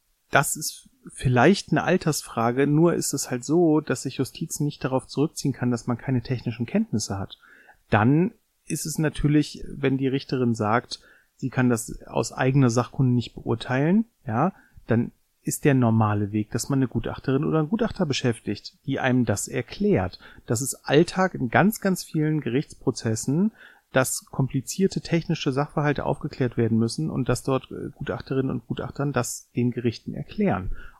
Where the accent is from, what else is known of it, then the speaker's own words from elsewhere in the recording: Göttingen, Lower Saxony, Germany; mein Heimatort Göttingen